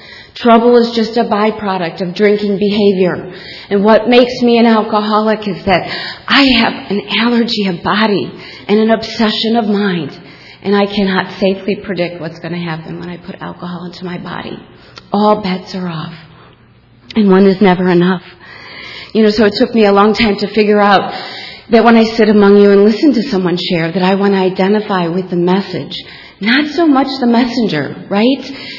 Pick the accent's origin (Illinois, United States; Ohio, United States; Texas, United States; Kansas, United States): Ohio, United States; Akron; You know, I'm from Akron, Ohio, in Dr. Bob's house.